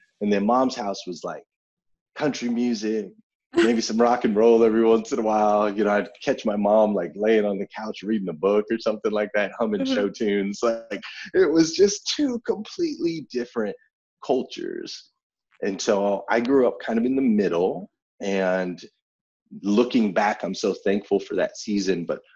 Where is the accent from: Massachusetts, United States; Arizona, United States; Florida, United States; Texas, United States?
Arizona, United States; Flagstaff; So like I grew up in Flagstaff, Arizona, and I grew up in a very, very unique environment.